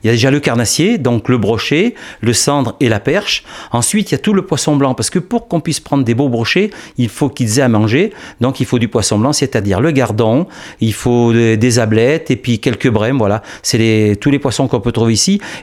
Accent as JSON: {"language": "French", "region": "Nouvelle-Aquitaine", "country": "France", "tie": "born or raised there", "said": "je suis originaire de la Creuse"}